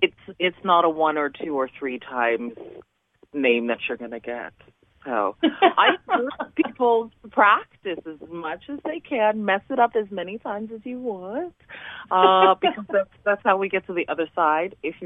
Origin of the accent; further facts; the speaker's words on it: Calgary, Alberta, Canada; I was bullied a lot in my youth growing up in Calgary.